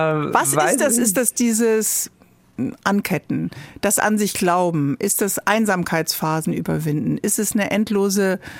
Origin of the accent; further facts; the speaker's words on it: Bremen, Germany; Ich komme aus Bremen